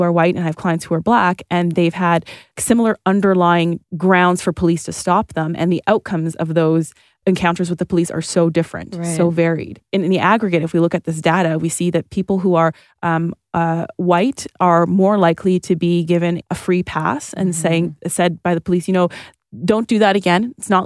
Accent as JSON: {"language": "English", "town": "Toronto", "region": "Ontario", "country": "Canada", "tie": "born or raised there", "said": "I grew up like in Northern Toronto on the border of Scarborough and North York, Victoria Park and Sheppard."}